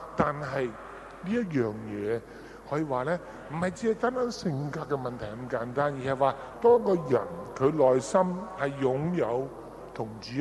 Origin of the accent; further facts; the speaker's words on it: Hong Kong; 濕濕立立，我哋香港人係過慣呢種生活係嘛？